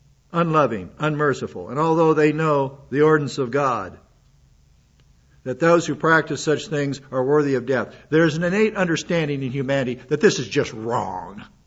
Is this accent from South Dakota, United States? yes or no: yes; South Dakota, United States; I'm not a native Oklahoman. I feel like one, but I'm not. I'm from South Dakota.